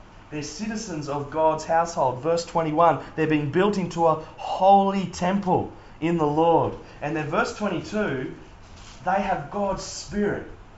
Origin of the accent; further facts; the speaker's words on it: New South Wales, Australia; "Oh, no, mate, we're Skippies, we're Aussies, we're from the Central Coast, we've just got to sit."